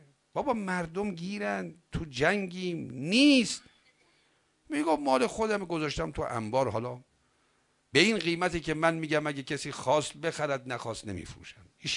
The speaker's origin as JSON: {"language": "Persian", "country": "Iran", "said": "برگردیم بیایم ایران، ما که ایرانی هستیم"}